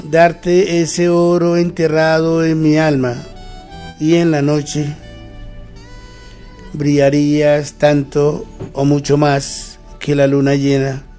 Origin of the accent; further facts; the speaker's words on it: Ciénaga, Magdalena, Colombia; Costa Verde realmente existe. Es una orilla del mar de Ciénaga, en donde cuando yo era niño había un balneario.